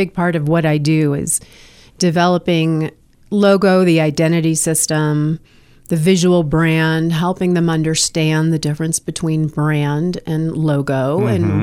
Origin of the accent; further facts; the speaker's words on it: United States; You know, we're American. We like to shorten everything.